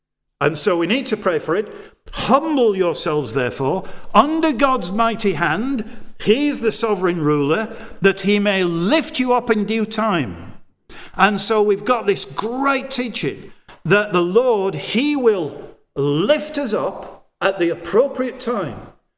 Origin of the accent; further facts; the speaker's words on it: Yorkshire and the Humber, United Kingdom; I'm a Yorkshire lad, actually.